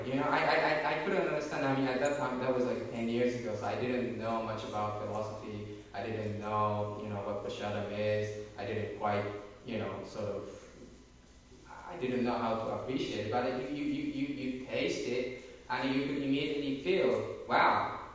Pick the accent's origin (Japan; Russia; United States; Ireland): Japan; In Japan, I'm from Japan, native.